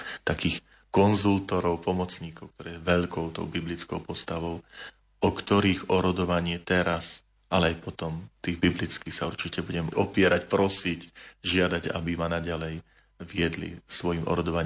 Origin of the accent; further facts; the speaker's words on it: Medvedzie, Žilina Region, Slovakia; v kostolíku, kde som vyrastal na Medvedzi